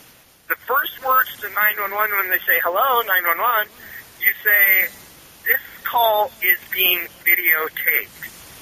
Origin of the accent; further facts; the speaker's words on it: Eugene, Oregon, United States; and I'm from Eugene, Oregon, where we have a major railroad station